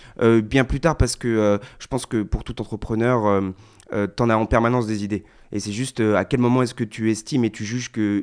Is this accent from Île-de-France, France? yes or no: yes; Paris, Île-de-France, France; Jonas et moi, on est tous les deux de Paris. On est né et on a grandi à Paris. On n'a jamais vraiment bougé. On a fait nos études, on a travaillé toute notre vie à Paris.